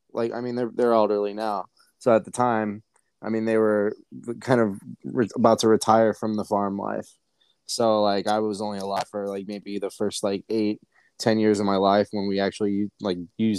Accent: Ohio, United States; I grew up in Midwest Ohio, that is the Midwest, Northwest Ohio. It's very rural. It's a very small place.

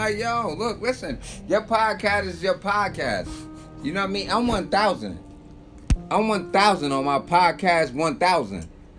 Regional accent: East Orange, New Jersey, United States; And I'm from East Orange, New Jersey.

